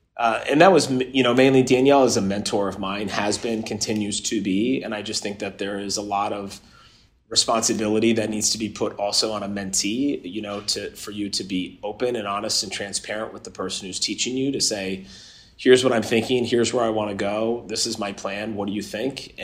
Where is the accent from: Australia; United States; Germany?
United States; Los Angeles, California; born there; I was born in Los Angeles, and I have a lot of Southern California connections.